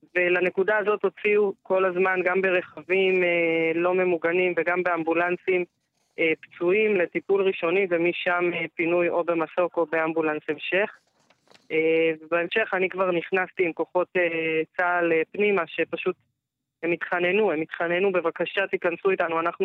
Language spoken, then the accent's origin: Hebrew; Jerusalem, Jerusalem District, Israel; במקור אני ירושלמית